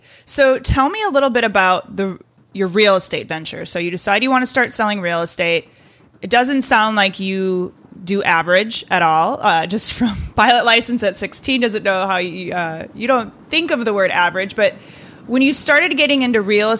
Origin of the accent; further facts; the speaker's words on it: Wisconsin, United States; I'm actually from Wisconsin, grew up on a farm, tried and true, milk cows, all that good stuff.